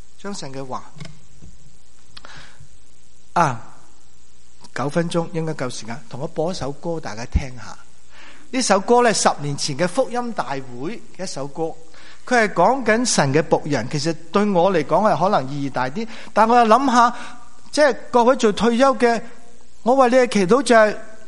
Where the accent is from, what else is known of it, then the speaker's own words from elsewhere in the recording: China; 我们中国人有个福气，就还有春节，还可以再计划